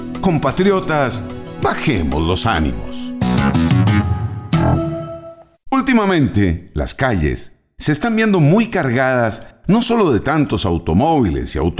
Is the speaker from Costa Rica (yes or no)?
yes; Costa Rica; nos han reconocido en las últimas décadas como el país de la participación, de las oportunidades, como los ticos.